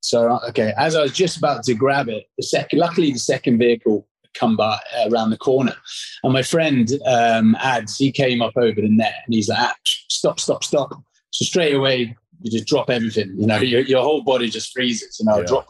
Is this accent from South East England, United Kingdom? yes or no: yes; Aldershot, South East England, United Kingdom; Aldershot is the home of the British Army. So it's the equivalent of growing up in Fort Bragg, I guess.